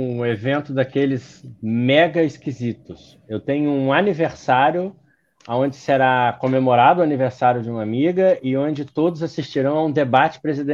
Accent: Rio de Janeiro, Brazil; also born or lived in São Paulo; eu sou nascido no Rio de Janeiro. Com 6 anos de idade, eu fui para São Paulo. Com 9 anos de idade, eu fui morar no interior do estado do Rio de Janeiro. Com 17, eu voltei para fazer faculdade no Rio. Com 19, eu morava em Curitiba.

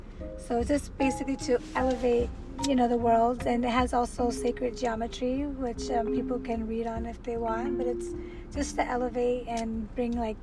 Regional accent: California, United States; also born or lived in Los Angeles; born and raised in the Bay Area, but I also lived in LA.

